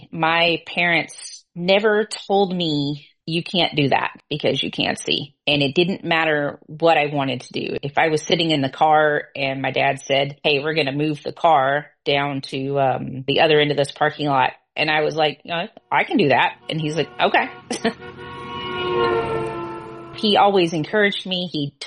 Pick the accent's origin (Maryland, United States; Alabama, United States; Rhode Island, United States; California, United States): Alabama, United States; born there; I was born in Alabama near the coast. We went to the beach a lot when I was growing up